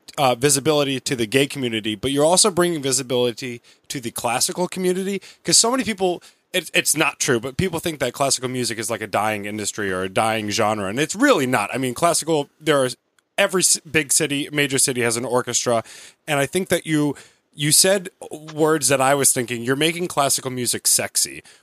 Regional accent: Connecticut, United States; I'm also from Connecticut. They think I'm rich. I'm very poor.

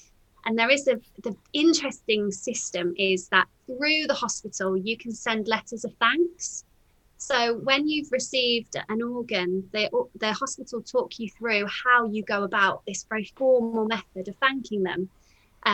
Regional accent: Birmingham, West Midlands, United Kingdom; And I'm from Birmingham.

